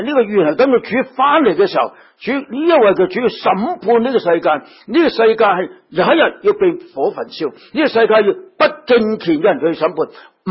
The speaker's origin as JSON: {"language": "Cantonese", "country": "China", "said": "我哋中国人讲近朱者咩？赤啊嘛"}